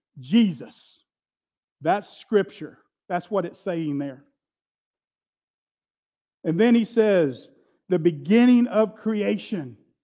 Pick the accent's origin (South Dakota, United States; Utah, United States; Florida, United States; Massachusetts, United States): Florida, United States; You know, as a kid, growing up in Florida, we'd be running all over the yard